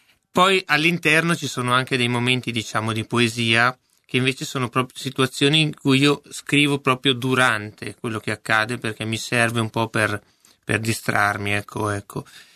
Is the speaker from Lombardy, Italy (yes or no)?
yes; Leggiuno, Lombardy, Italy; Quindi io sono di Leggiuno, e a Leggiuno mio nonno era … io sono diventato